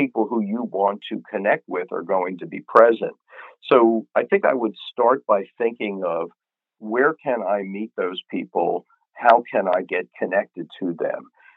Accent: Springfield, New Jersey, United States; the hometown I grew up in Springfield, New Jersey

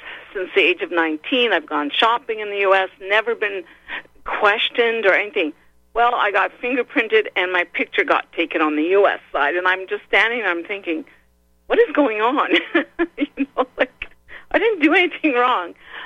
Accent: Canada; Well, I'm Canadian, and my husband is American, and we, you know, met and fell in love, and we went back to British Columbia, Canada

